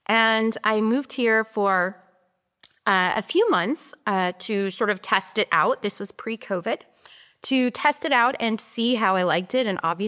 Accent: United States; And I feel grateful as an American that I get to be here.

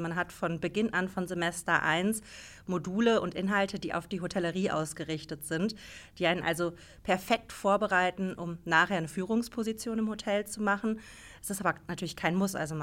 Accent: North Rhine-Westphalia, Germany; Ich komme selber aus Nordrhein-Westfalen

